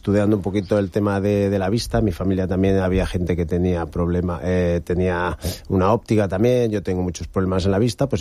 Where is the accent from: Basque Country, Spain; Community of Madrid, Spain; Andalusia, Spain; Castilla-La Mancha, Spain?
Basque Country, Spain; now in Benidorm, Spain; yo llevo viniendo aquí como buen vasco toda la vida de vacaciones.